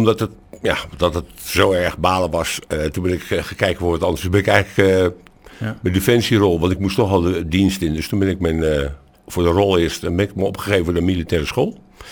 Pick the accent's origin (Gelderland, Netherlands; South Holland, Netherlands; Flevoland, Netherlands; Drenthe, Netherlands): South Holland, Netherlands; Vlaardingen; Ik kom uit Vlaardingen. In 62.